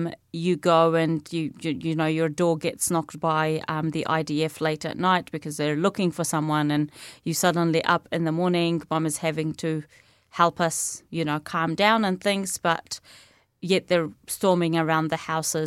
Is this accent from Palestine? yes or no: yes; Hebron, West Bank, Palestine; moved away; I was born in 1995 in Palestine, in Hebron.